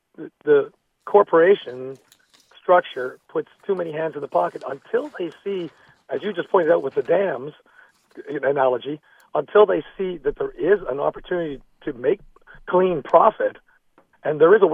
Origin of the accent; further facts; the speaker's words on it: Canada; now in United States; I grew up in Canada, so I'm a big fan of it, that kind of thing.